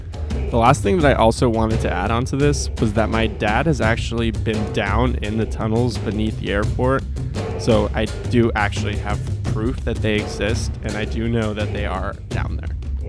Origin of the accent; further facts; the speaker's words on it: Colorado, United States; Being born and raised in Colorado, it is so exciting that the very airport that I use for nearly 100% of my travel to and from home has so many conspiracies.